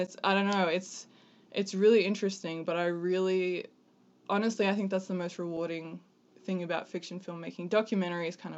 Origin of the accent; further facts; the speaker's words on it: Australia; moved away as an adult; now in United States; I grew up in Australia. I moved to America when I was 18, and my family moved to Saudi Arabia.